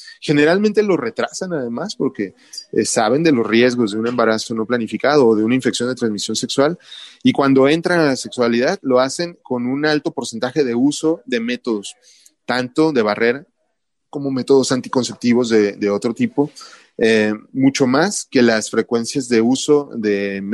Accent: Mexico; la idiosincrasia del pueblo mexicano, de nosotros, bueno, como población mexicana

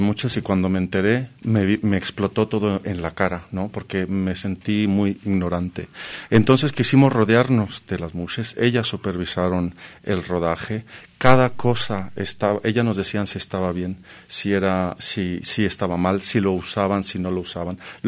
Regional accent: Jalisco, Mexico; now in Madrid, Spain; porque yo soy de los Altos de Jalisco.

